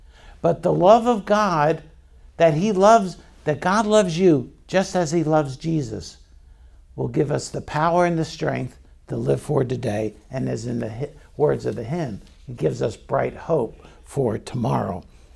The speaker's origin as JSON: {"language": "English", "town": "Baltimore", "region": "Maryland", "country": "United States", "said": "Now, I'm from Baltimore. And something happened last Sunday in Baltimore that changed the way life is on planet Earth."}